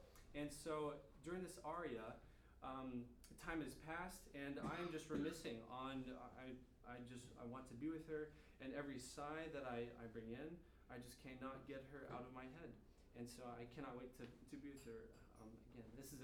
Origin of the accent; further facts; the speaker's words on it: Idaho, United States; I am from Idaho.